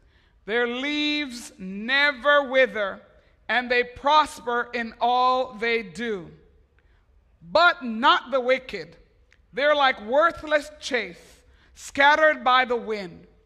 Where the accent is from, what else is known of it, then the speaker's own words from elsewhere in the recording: Montreal, Quebec, Canada; I was in my hometown of Montreal this week